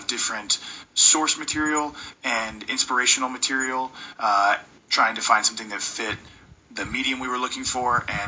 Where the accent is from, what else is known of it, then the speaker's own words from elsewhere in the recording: San Antonio, Texas, United States; We're from San Antonio. You go down to the Riverwalk and you hear mariachis playing.